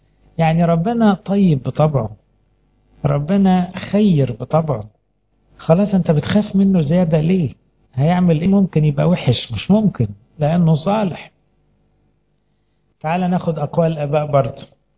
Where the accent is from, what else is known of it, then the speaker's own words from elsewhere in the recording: Egypt; واللي عندنا في مصر ضابط الكل